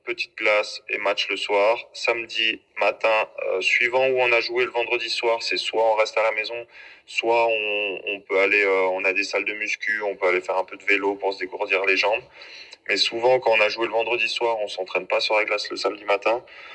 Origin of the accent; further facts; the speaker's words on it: Megève, Auvergne-Rhône-Alpes, France; also born or lived in Sallanches / Annecy; je suis né à Sallanches, j'ai grandi, j'ai fait toute mon enfance à Megève, je suis allé à l'école à Megève jusqu'à mes 16 ans. Ensuite, à 16 ans, je suis parti à Annecy une année faire ma seconde dans un collège à Annecy.